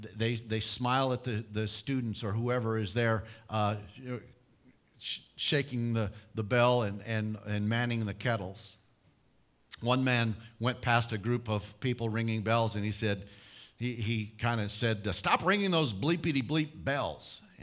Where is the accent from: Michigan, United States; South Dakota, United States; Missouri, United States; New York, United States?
South Dakota, United States; Rapid City; Well, my hometown is Rapid City, South Dakota, but that hasn't been home for many, many years.